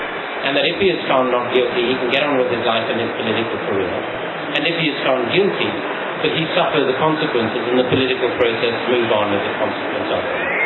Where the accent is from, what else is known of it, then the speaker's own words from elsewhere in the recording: South Africa; Now, I feel that what we as South African citizens would require from an amnesty is three crucial things.